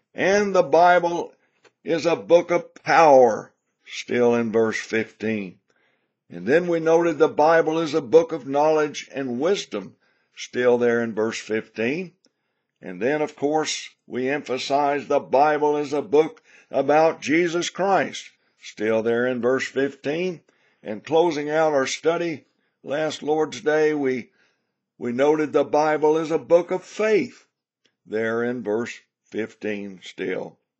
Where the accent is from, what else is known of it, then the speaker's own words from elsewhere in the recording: Tennessee, United States; Good old Tennessee, boy, that's my home state, and I'm proud to be a Tennessean at heart.